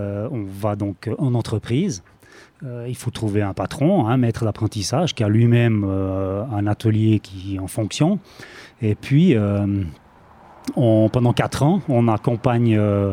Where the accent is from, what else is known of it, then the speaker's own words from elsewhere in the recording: Neuchâtel, Switzerland; Je suis originaire de Neuchâtel